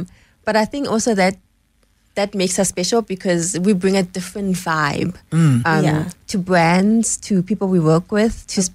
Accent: Pretoria, Gauteng, South Africa; Well, we are from Mamelodi, a township in Pretoria, and we grew up with a mom who loved cooking.

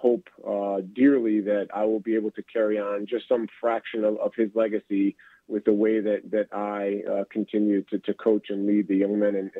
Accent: Rochester, United States; And I grew up in Rochester, about an hour and 45 minutes to the northwest.

